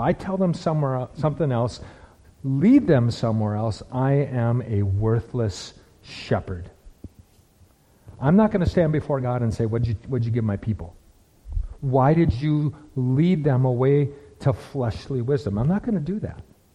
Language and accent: English; Minnesota, United States; What do I care about Iowa? I grew up in Minnesota. We made Iowa jokes.